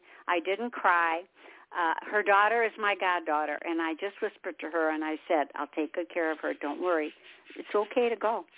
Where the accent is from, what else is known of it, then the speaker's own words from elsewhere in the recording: Detroit, Michigan, United States; And I was born and raised in Detroit, so I have no problem with anything.